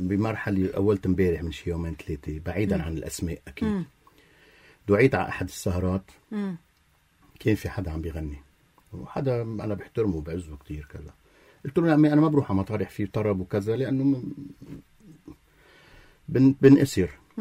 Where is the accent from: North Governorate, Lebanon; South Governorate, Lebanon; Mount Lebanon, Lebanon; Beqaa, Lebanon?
Beqaa, Lebanon; Zahle; كيف انت كان اولى الزحلاوي الموجود براسنا كزحلاوي وفي ضغطه